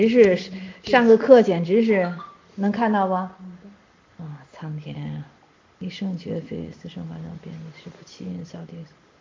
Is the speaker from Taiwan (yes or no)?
no; China; 我是中国人，哪有起这名的？